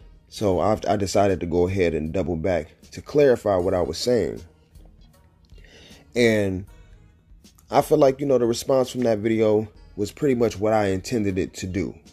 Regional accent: Detroit, Michigan, United States; he's from Detroit, I'm from Detroit.

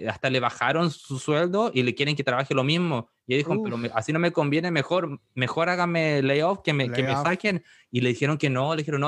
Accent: Chile; mi cultura chilena, aunque los que no saben soy chileno.

